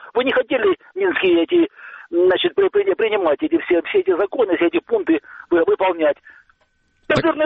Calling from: Bryanka, Luhansk Oblast, Ukraine; Это Брянка, Брянка

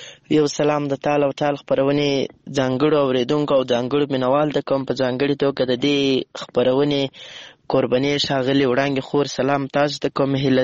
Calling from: Lashkar Gah, Helmand, Afghanistan; accent: Helmandi; یو ځل بیا خوشاله يم چې در سره ګډونوالې … هم له هلمند مرکز لشکرګاه شاره پیغام درته پریږدم.

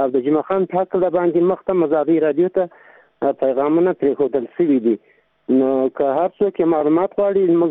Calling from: Paktika, Afghanistan; د پکتیکا دی ولایت د جانخیل ولسوالۍ تاسو سره په تماس کې یم.

